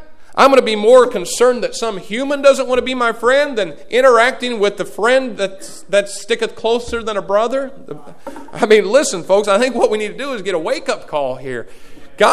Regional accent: Indiana, United States; And okay, we're all from Indiana, okay?

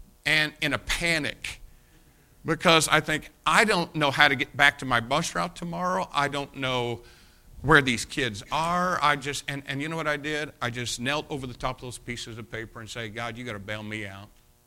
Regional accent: Jacksonville, Indiana, United States; I'm from Jacksonville, Indiana, 2,000 people, okay?

